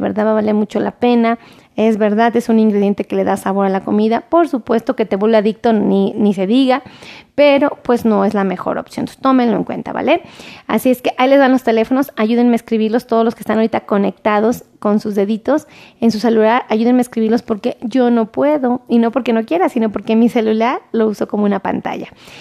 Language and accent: Spanish; Mexico City, Mexico; Yo soy de aquí, de la Ciudad de México.